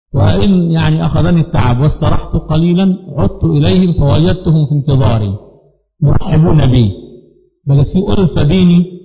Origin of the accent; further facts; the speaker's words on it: Sharqia Governorate, Egypt; إزاي أجي من الشرقية 4 أيام في الأسبوع وأنا بأعمل موظف؟